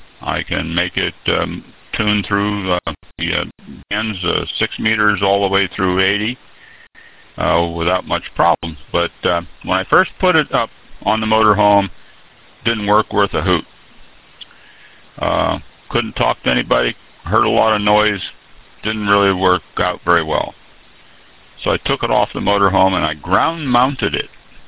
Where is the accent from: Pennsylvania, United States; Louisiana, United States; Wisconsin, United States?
Pennsylvania, United States; being that I'm from Pennsylvania